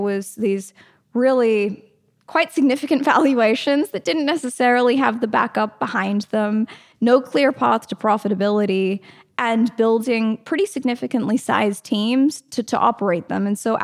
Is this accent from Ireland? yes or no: no; Australia; now in United States; So you might be able to hear an accent still, even though I'm convinced I sound American and that I'm actually Australian